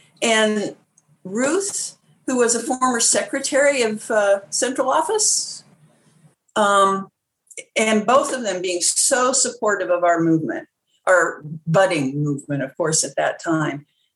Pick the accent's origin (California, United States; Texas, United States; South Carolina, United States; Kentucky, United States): California, United States; Santa Monica; And I'm from Santa Monica.